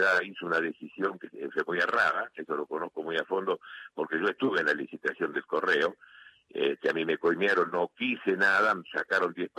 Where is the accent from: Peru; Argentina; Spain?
Argentina; Bueno, yo le doy toda la fuerza que pueda como argentino.